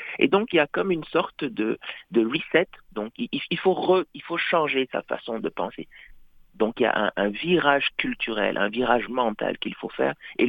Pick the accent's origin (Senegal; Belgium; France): Senegal; Dakar; now in Canada; moi je viens de Dakar, l'ambassade du Canada, il est dans un des quartiers les plus huppés de Dakar